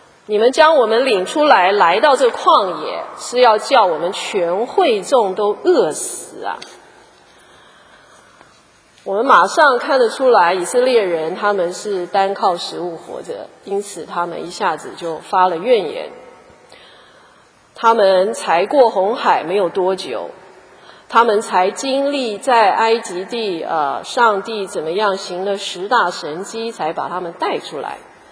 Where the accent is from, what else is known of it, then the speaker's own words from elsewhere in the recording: China; 那我们中国人就有一个习惯哈，尽量吃嘛